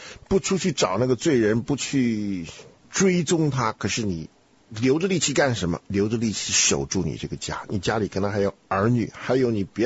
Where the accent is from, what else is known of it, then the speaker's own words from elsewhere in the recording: Taiwan; 他们对于我这个从台湾来的，还真是有点耐性啊，有点兴趣。